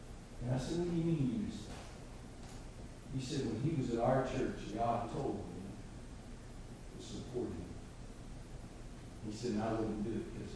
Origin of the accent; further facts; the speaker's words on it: West Virginia, United States; There was a man that I grew up around in West Virginia.